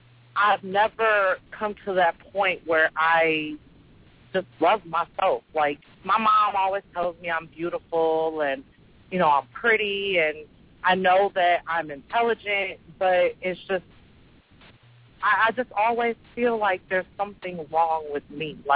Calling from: Detroit, Michigan, United States; I'm calling from Detroit, Michigan.

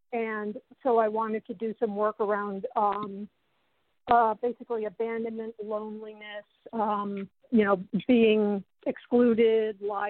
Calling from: Massachusetts, United States; I'm from Massachusetts.

